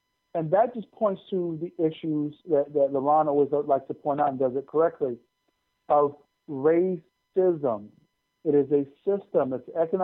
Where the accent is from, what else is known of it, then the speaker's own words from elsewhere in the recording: California, United States; So growing up in California, it was very, you know, a lot of very mixed people, whether it be black and white, Asian, Latino.